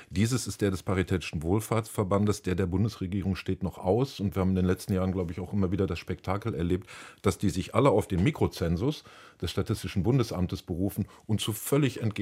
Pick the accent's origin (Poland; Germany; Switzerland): Germany; North Rhine-Westphalia; mit dem Ruhrgebiet, was mich wirklich bestürzt, dass das jetzt so der Ausreißer nach unten ist, bundesweit, meine Heimat